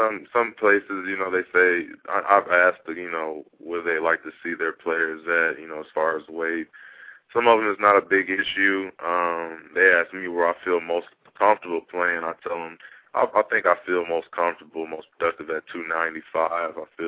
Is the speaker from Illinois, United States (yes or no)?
yes; Chicago, Illinois, United States; I think I would want to play there and be in my hometown, and you know, be a real fun experience to play there.